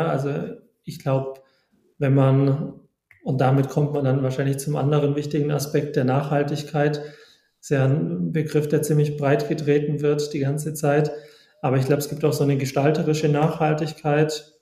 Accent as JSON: {"language": "German", "region": "Vorarlberg", "country": "Austria", "tie": "born or raised there", "said": "Ich bin in der Nähe von Bregenz aufgewachsen, im Kunsthaus"}